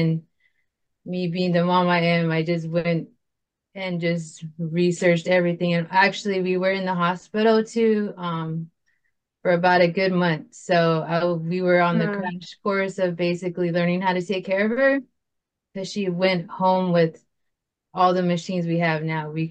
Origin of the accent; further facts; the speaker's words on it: Arizona, United States; I'm from the Salt River Indian community, and we are near Mesa and Scottsdale